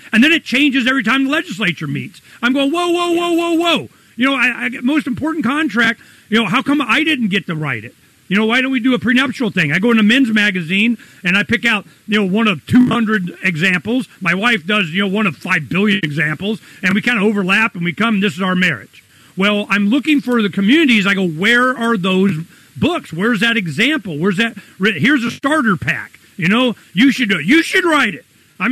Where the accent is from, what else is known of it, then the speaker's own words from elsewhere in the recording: Arizona, United States; when I got married, I got married in Pennsylvania. We're from Arizona. We go back to Arizona to live